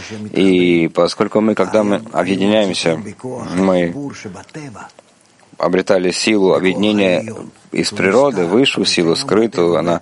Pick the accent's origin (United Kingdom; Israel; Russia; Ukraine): Israel; Не то, что у меня была когда-то какая-то проблема в том, что я еврей, израильтянин, я это очень люблю